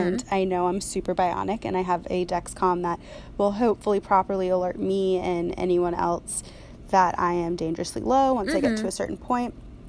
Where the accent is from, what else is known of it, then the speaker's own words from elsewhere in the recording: Florida, United States; I went to school in Boston, and I'm originally from Florida.